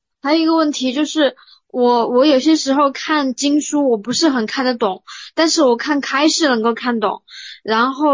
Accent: Sichuan, China; 我是来自四川的

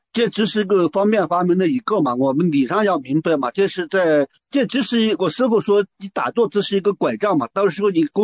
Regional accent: Xinjiang, China; 我们新疆这边，宁夏呀，这个青海呀，这边都没有。

